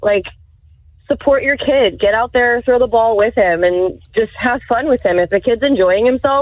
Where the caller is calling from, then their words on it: Oviedo, Florida, United States